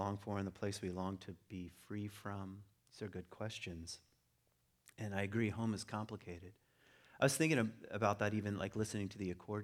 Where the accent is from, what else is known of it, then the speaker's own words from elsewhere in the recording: Virginia, United States; born there; and yet I was born in Virginia, you know, to the son of immigrants, and I'll probably never live in Virginia again.